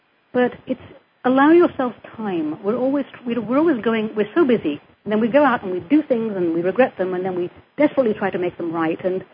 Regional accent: England, United Kingdom; we grew up in England

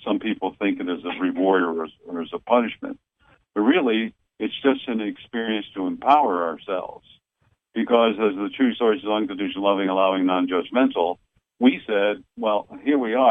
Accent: Massachusetts, United States; accent: Boston; as you say, I'm using my Boston accent, bombarded with all kinds of negativity.

